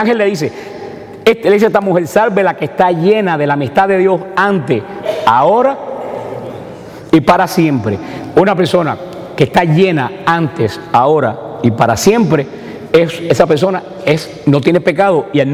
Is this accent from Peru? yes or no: no; Cuba; now in United States; yo soy cubano. Aunque yo me haga ciudadano americano y tenga la ciudadanía hace 25 años que sigo siendo yo, y cuando me muera me voy a morir con esta cara de cubano.